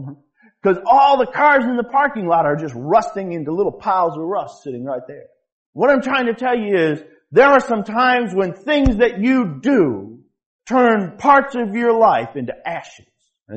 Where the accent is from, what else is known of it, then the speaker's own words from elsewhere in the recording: Michigan, United States; I grew up in Michigan.